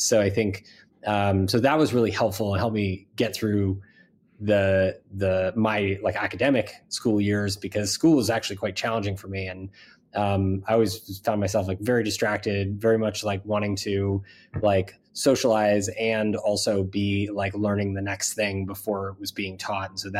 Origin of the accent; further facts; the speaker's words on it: Mill Valley, California, United States; born there; So I was born in Mill Valley, California, just north of San Francisco.